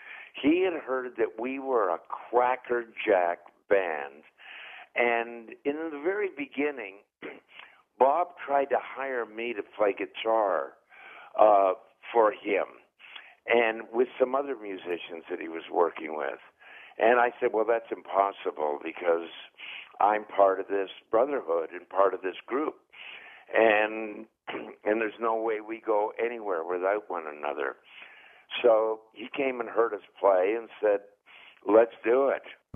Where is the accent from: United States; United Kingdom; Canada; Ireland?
Canada; and in the Mississippi Delta, and I'm from Canada.